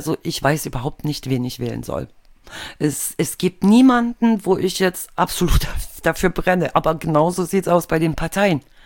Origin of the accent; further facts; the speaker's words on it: eastern Germany, Germany; Ich bin ja halt im Osten aufgewachsen, bin oft an der Ostsee gewesen